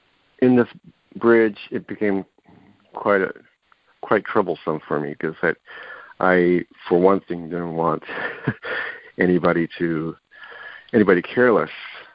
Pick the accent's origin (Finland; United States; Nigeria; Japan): Japan; When I'm born and raised in Japan for, I need to tell it that first.